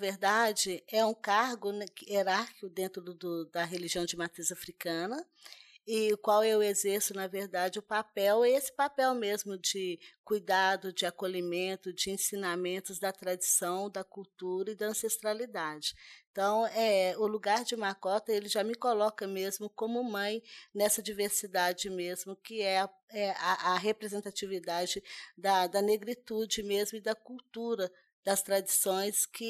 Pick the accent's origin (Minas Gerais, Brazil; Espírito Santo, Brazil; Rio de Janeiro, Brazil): Minas Gerais, Brazil; Belo Horizonte; Sou do Quilombo Manso, aqui de Belo Horizonte, Minas Gerais.